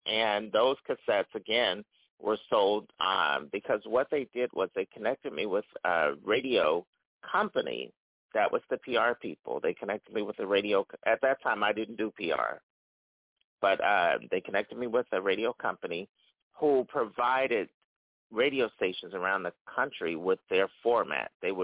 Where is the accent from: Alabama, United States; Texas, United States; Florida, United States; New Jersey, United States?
New Jersey, United States; moved away as an adult; also born or lived in Philadelphia, Pennsylvania; I'm from the East Coast. Let me make that clear. I'm not from Hollywood. I was born in Philadelphia and reared in part in northern New Jersey. And then went out to California as a young man.